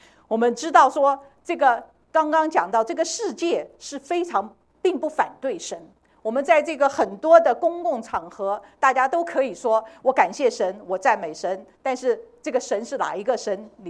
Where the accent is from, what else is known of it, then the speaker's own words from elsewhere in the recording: China; 我们中国人起名字都要想个有一个意境的。